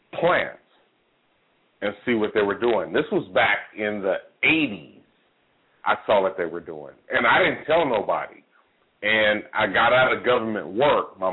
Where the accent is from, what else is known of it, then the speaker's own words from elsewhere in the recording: California, United States; now in Atlanta, United States; Oh, Housewives of Atlanta, and, you know, I'm from the Bay Area. And when I came to Atlanta